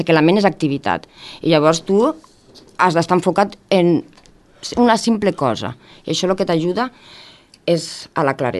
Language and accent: Catalan; Tortosa, Catalonia, Spain; Estic casada amb un roquetero, però això tinc el centre aquí, roquetes. Jo sóc de Tortosa.